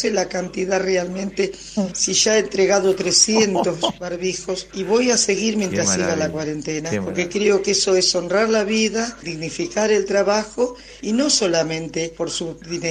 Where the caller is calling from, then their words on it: Buenos Aires, Argentina; de Mataderos.